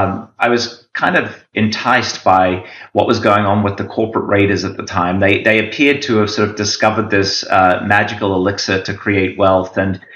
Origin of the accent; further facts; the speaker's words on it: Australia; also born or lived in Papua New Guinea; I was actually born in Papua New Guinea. The first 6 years were there, and I grew up in Australia thereafter.